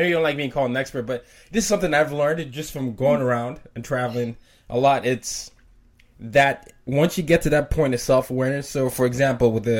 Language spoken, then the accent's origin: English; Nigeria; because I'm a Nigerian, right? And my, you know, a lot of times no one knows that I am Nigerian.